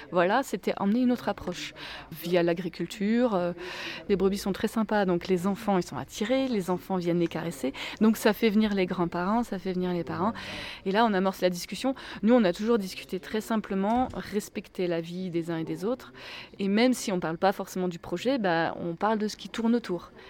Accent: Auvergne-Rhône-Alpes, France; Nous venons de Haute-Loire, principalement, un petit peu de la Loire aussi.

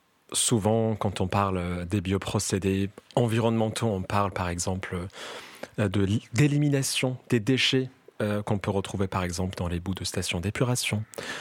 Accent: Yazd, Yazd Province, Iran; je viens de l'Iran. Je viens d'une ville qui s'appelle Yazd. C'est une petite ville, enfin c'est pas une petite ville, entre Lyon et Marseille on va dire en termes

